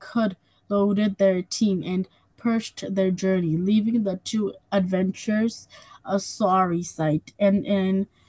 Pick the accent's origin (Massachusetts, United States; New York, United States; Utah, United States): New York, United States; Hudson; I'm 10 years old, and I'm also from Hudson.